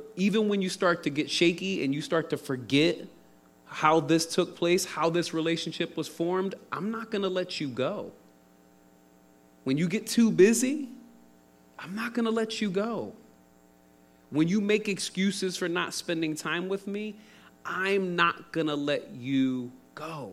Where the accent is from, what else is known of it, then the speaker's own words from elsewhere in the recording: Philadelphia, Pennsylvania, United States; I'm from Philly.